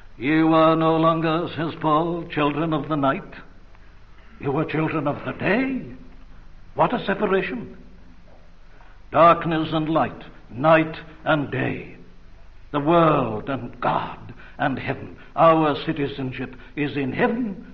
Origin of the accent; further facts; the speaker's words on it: Wales, United Kingdom; Whatever I may feel as a Welshman, I put a Christian brother before a fellow Welshman.